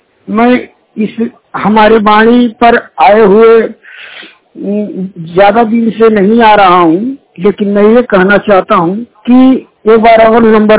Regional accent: Rangraopur Dagrupur, Uttar Pradesh, India; ग्राम रंगरावपुर डगरूपुर जनपद महाराजगंज के निवासी हूँ

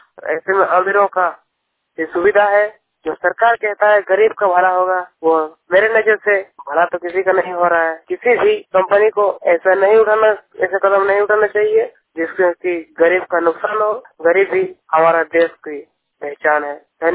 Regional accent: Kola, Jharkhand, India; सिंहभूम जिला के झारखंड के पोटका प्रखंड के जलगुड़ा के हरिंदा पंचायत के कोला गांव का रहने वाला हूँ।

